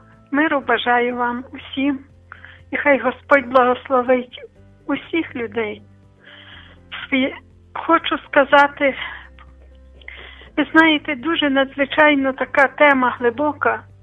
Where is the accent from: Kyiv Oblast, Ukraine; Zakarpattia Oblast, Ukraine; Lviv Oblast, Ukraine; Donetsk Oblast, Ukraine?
Lviv Oblast, Ukraine; А я кажу: «Я з Бродівщини».